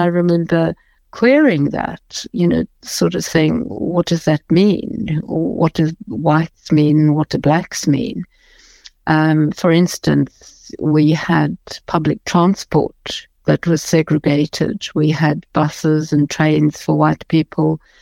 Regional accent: South Africa; I'm a white South African and I'm English speaking

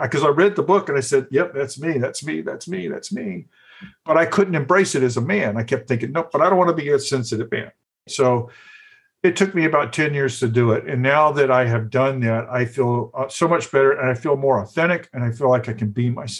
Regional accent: Southern US, United States; It was just something I picked up growing up in the South.

